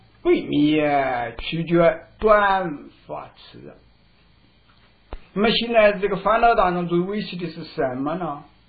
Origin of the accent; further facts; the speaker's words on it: China; 所以我们中国人说历经在史啊。